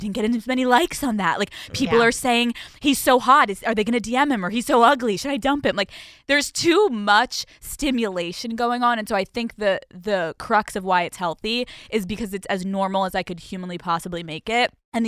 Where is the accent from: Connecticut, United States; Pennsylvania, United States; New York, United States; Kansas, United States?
Pennsylvania, United States; I grew up in Pennsylvania.